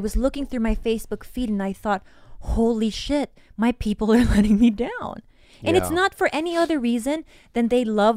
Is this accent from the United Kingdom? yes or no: no; Philippines; now in United States; a lot of them that I grew up with in the Philippines